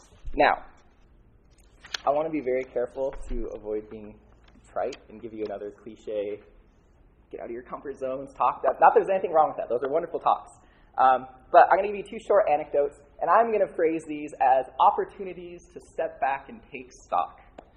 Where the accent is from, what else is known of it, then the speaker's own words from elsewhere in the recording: Goshen, Indiana, United States; I was born and raised in Goshen. I attended College Mennonite Church from birth.